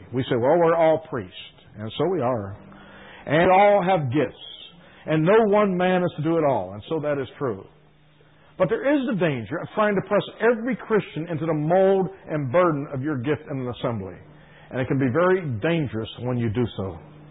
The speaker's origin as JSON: {"language": "English", "town": "Ocean City", "region": "New Jersey", "country": "United States", "tie": "born or raised there", "said": "That particular city, Ocean City, New Jersey, was also my hometown."}